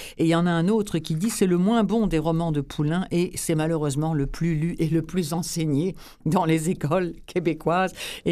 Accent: France; en tant que Française

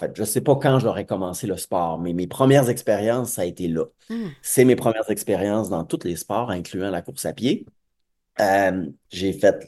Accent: Mashteuiatsh, Quebec, Canada; Moi, j'ai grandi à Machetewiat, j'ai passé toute ma jeunesse là

